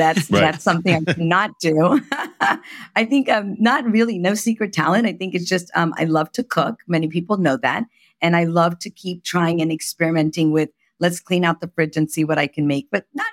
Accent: Oxford, Ohio, United States; So I grew up in a small town called Oxford, Ohio.

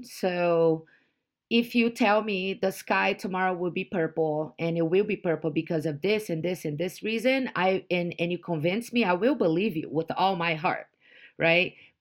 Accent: Curitiba, Paraná, Brazil; So I grew up in Curitiba. Curitiba is a very south part of Brazil.

